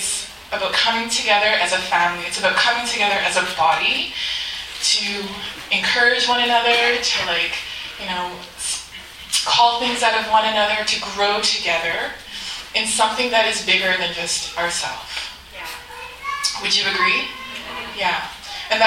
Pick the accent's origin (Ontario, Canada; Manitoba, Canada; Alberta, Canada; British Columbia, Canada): Ontario, Canada; Toronto; I was born here in Toronto, kind of grew up in the city.